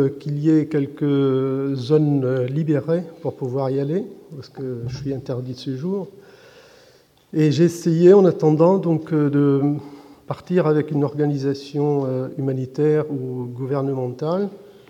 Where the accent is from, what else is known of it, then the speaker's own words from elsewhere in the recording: Damascus, Damascus Governorate, Syria; now in France; Je suis syrien, originaire de Damas. J'ai quitté la Syrie au début des années 84